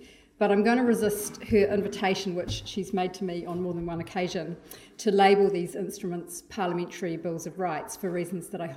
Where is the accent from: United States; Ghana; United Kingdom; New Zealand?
New Zealand; I'm a New Zealander and a New Zealand-based legal academic